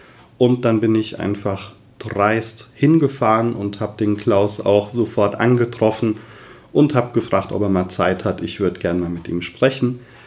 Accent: Rhineland-Palatinate, Germany; Ich bin 43 Jahre alt, bin verheiratet, habe 2 Kinder, komme aus dem wunderschönen Westerwald, da wo auch das IFSM wohnt.

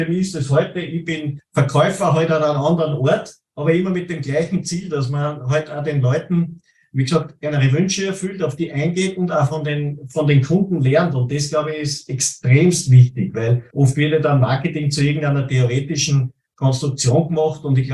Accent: Salzburg, Austria; ich bin aus Bleinfeld bei Salzburg

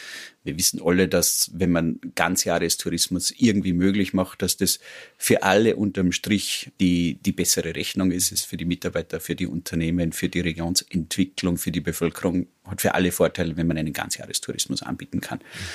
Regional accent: Abtenau, Salzburg, Austria; born there; Ich bin in Abtenau geboren und wohne immer noch dort, fühle mich dort auch sehr, sehr wohl

